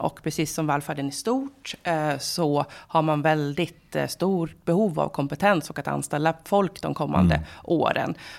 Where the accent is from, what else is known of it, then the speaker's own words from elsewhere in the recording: Valdemarsvik, Östergötland, Sweden; also born or lived in Huddinge; Vi flyttade tillbaka till Östergötland förra året. Jag kommer ju från Valdemarsvik, eller Rullarum utanför Valdemarsvik ursprungligen. Och sen har vi bott i Huddinge utanför Stockholm i ett tiotal år. Men nu var det dags att komma hem till Östergötland igen.